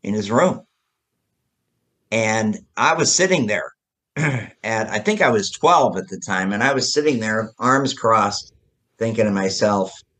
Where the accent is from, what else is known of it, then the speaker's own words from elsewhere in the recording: New York, United States; Yeah, I grew up upstate New York, farm country in the Finger Lakes region.